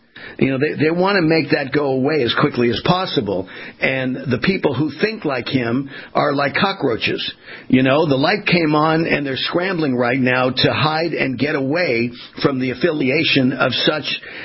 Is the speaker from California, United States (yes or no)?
yes; California, United States; now in Florida, United States; I'm in Florida. I grew up in California.